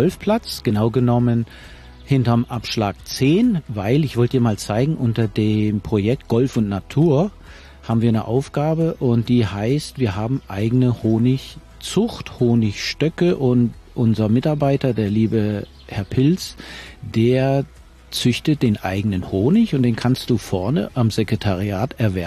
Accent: Northern Germany, Germany; also born or lived in Canada; now in Freiburg, Germany; Ursächlich in Kanada geboren, Norddeutschland aufgewachsen, Freiburger Bobbele, der jetzt mit 35 Jahren in Freiburg lebend

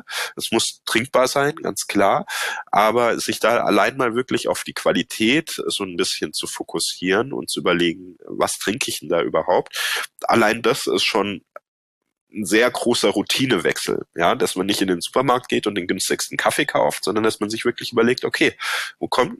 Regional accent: Baden-Württemberg, Germany; Ja, ich komme ja aus dem Badischen ursprünglich

